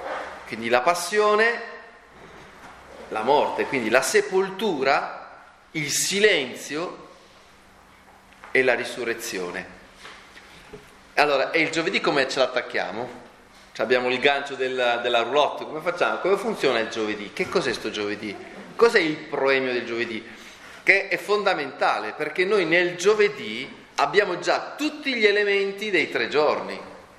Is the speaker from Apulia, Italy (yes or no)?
yes; Lecce, Apulia, Italy; Sono un leccese